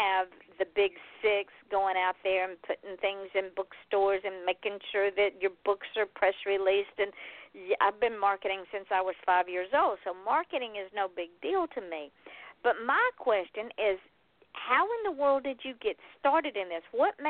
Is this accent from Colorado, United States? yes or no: no; Georgia, United States; Jess is from North Carolina, and I'm from Georgia.